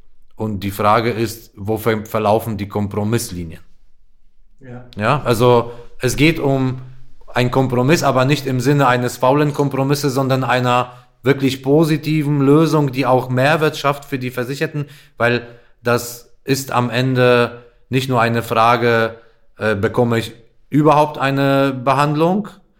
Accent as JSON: {"language": "German", "country": "Poland", "said": "Und auch in meinem Heimatland Polen sieht die Versorgung komplett anders aus."}